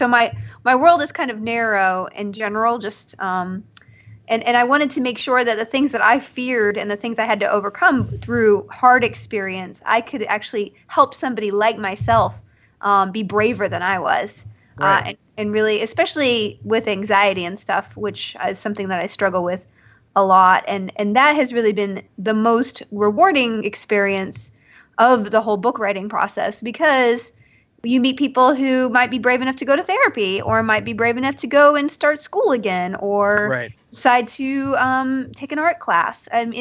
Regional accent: Austin, Texas, United States; a lot because I'm from Austin, so it's a good excuse.

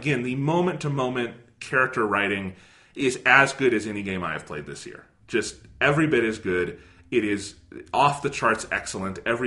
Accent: United States; But I was still, you know, a kid growing up in the United States in this era.

